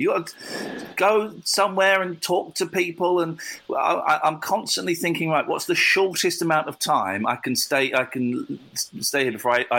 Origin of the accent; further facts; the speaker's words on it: United Kingdom; sex, please, we're British.